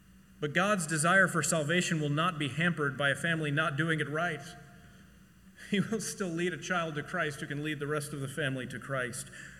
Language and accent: English; Texas, United States; I'm from Texas, don't you know? I would take my, because, again, being from Texas, summer camp in North Texas